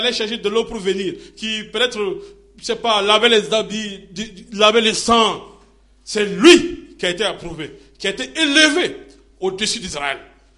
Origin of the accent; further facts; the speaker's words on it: Burkina Faso; Je suis content que chez nous, au Burkina, tout le monde est pasteur.